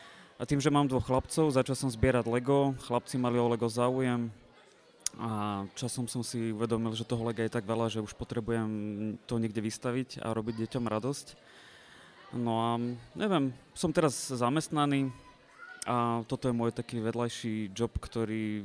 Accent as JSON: {"language": "Slovak", "town": "Bratislava", "region": "Bratislava Region", "country": "Slovakia", "said": "a vlastne chcem to tak umiestniť ako hrdý Bratislavčan."}